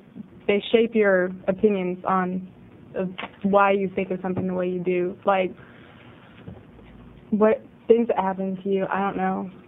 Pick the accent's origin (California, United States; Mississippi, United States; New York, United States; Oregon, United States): Oregon, United States; Salem; I go to the University of North Carolina, but I'm from Salem, so I'm back from summer.